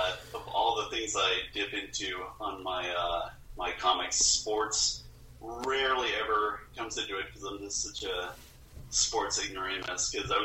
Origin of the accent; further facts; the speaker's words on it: Massachusetts, United States; moved away; Like I said before, I grew up in Massachusetts, and I came out here to the Midwest